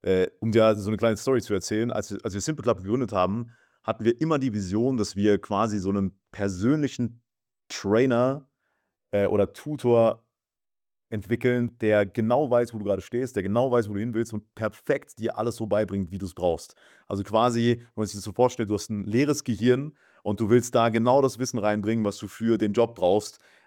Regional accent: Mosbach, Baden-Württemberg, Germany; Bei mir in der Heimat zum Beispiel, ich komme aus Baden-Württemberg, Moosbach-Baden und bei uns in der Nähe ist Audi in Neckarsulm.

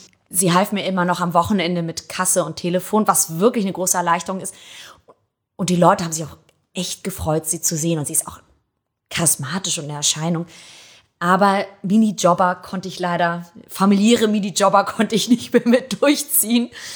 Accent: Hamburg, Germany; Doch, ich bin Hamburger. Aber ich habe immer noch einen italienischen Pass und ich fühle mich Italien sehr verbunden

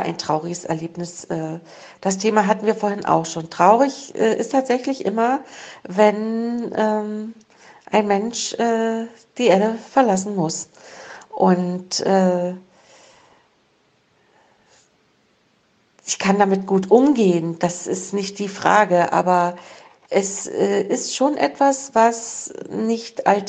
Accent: East Germany, Germany; Ich bin ja in der DDR groß geworden.

